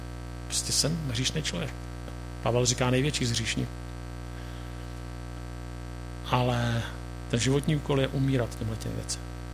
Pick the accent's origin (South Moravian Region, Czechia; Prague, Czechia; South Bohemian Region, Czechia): Prague, Czechia; jsem z Prahy, možná to jinde vypadá jinak, ale já myslím, že ne.